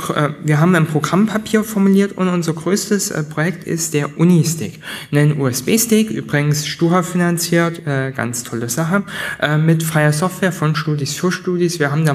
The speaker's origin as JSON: {"language": "German", "town": "Dresden", "region": "Saxony", "country": "Germany", "said": "Also, ich komme aus Dresden"}